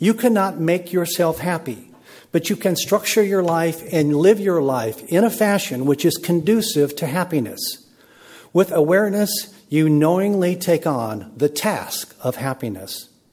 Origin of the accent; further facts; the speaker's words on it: United States; So I will never again take for granted my own copious blessings as an American.